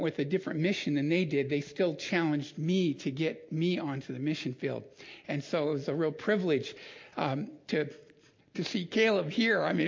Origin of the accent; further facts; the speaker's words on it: Bellevue, Washington, United States; I grew up in Bellevue, Washington, and came to Eastern Washington University